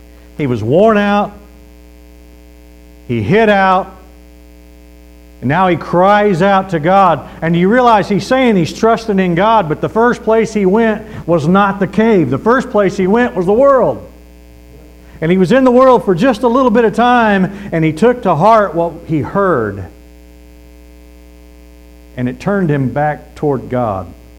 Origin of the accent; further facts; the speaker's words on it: St. Joseph, Missouri, United States; I'm originally from St. Joe, Missouri, home of the Pony Express and Jesse James.